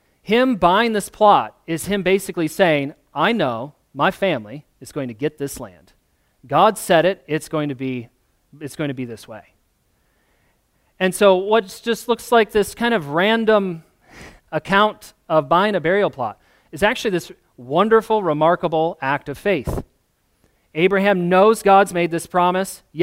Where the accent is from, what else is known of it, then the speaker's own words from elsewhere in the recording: Michigan, United States; moved away; I'm going to be buried back where I grew up. That's where my family is. I'm from Michigan, Sarah's from Illinois. We've lived here seven, almost 8 years now.